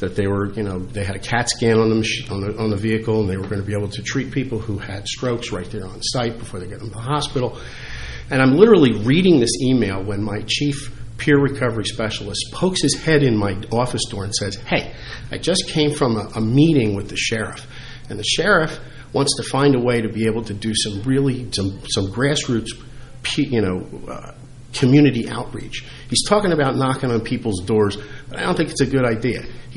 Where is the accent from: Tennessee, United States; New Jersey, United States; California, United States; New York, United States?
New Jersey, United States; So I'm from Mercer County, still use a lot of my health care down there